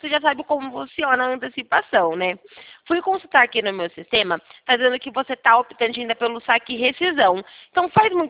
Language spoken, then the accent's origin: Portuguese; Santa Bárbara d'Oeste, São Paulo, Brazil; Eu sou aqui de Santa Bárbara do Oeste, interior de São Paulo.